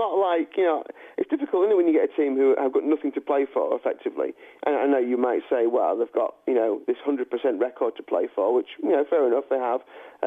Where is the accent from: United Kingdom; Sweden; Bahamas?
United Kingdom; England; I'm sorry to be kind of, you know, as an Englishman, you know, I'd love to see them go through the whole thing.